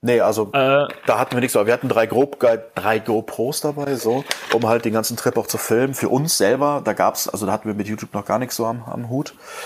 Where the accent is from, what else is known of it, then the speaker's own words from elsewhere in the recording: Cologne, North Rhine-Westphalia, Germany; Ich bin halt gebürtiger Kölner.